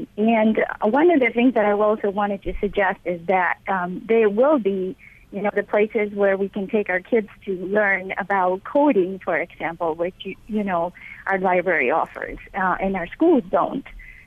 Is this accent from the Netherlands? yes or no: no; Ecuador; now in United States; I grew up in Ecuador.